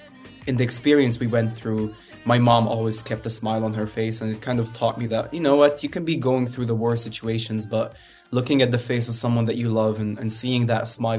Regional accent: Libya; accent: Libyan; Sadly, a lot of it comes from my home country because of the way I sing

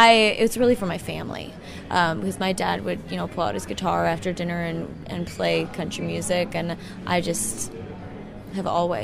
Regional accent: Kodiak, Alaska, United States; also born or lived in Lynden, Washington; now in Nashville, United States; I grew up in Kodiak, Alaska, and then Linden, Washington, and then I moved to Nashville quite a while ago, and Nashville's home now.

